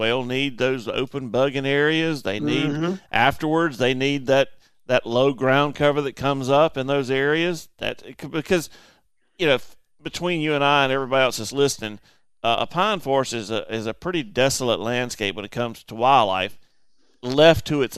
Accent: Kansas, United States; now in South Carolina, United States; I mean, we're from Kansas. What's an invasive tree?

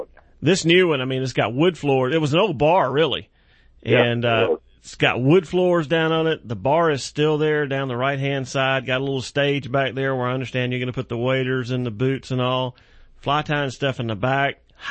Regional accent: Chester, South Carolina, United States; It's over going towards Union and I grew up in Chester. And so going back and forth to Chester to Greenville

